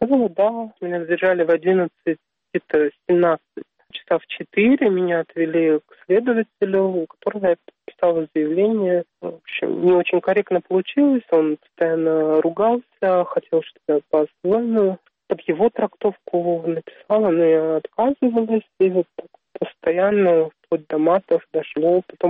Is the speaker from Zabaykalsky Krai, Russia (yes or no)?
yes; Zabaykalsky Krai, Russia; now in Dagestan, Russia; что я приехала из Забайкалья